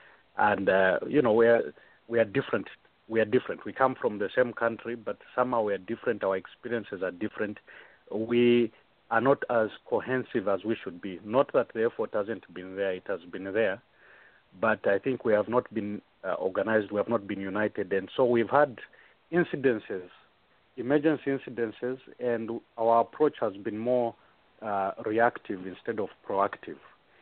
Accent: Zambia; born there; Okay, I was born in Kawe

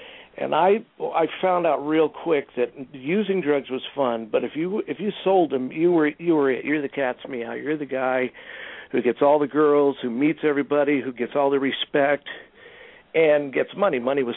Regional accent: California, United States; okay, I grew up in Southern California

